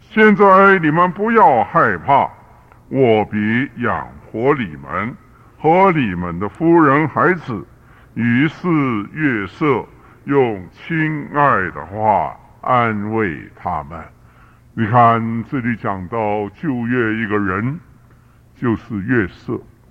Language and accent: Chinese; China; 要我们中国人话，君子报仇，三年不晚。